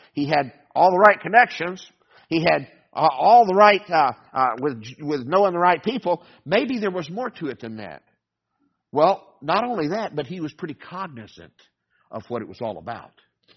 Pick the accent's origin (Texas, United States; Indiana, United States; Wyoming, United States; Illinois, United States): Texas, United States; I grew up in Texas, and it's always amazing to a lot of people that have never been around Spanish speakers